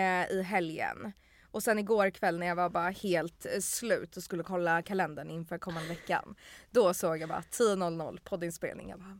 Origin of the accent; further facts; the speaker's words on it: Stockholm, Stockholm County, Sweden; Jag är här från Stockholm